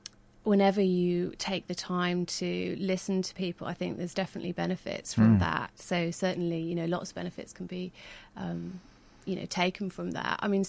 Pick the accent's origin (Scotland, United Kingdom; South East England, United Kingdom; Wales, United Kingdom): Wales, United Kingdom; also born or lived in London; now in Bristol, United Kingdom; So I'm actually from South Wales originally.